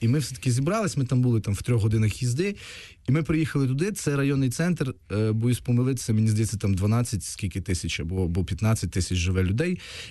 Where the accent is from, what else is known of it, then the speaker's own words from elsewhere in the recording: Zakarpattia Oblast, Ukraine; Я коли приїжджаю, я намагаюся знайти когось з Закарпаття, оскільки я з Закарпаття.